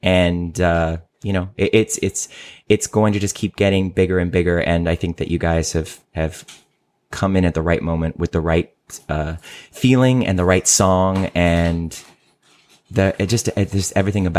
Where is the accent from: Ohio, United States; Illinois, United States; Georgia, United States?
Ohio, United States; Because I'm from Ohio, and that's just way, way too hip.